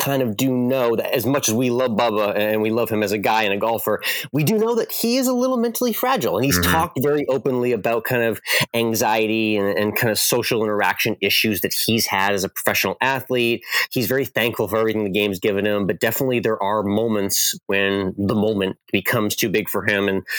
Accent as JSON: {"language": "English", "region": "Massachusetts", "country": "United States", "tie": "born or raised there", "said": "not only in Massachusetts, my home state, but in Connecticut, where you and I went to school."}